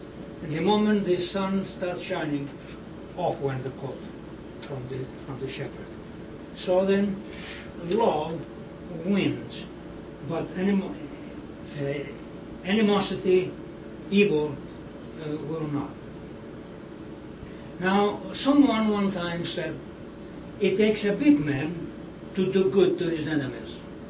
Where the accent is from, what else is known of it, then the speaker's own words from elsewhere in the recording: Pittsburgh, Pennsylvania, United States; So one time he came into Pittsburgh, then after the convention. That's what my hometown was then, and still is.